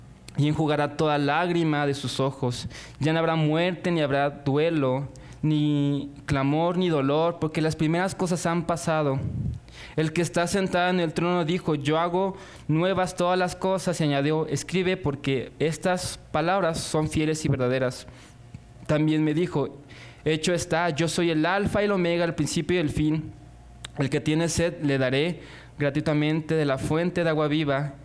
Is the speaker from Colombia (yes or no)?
no; Mexico City, Mexico; para los que somos de la Ciudad de México no es tan marcado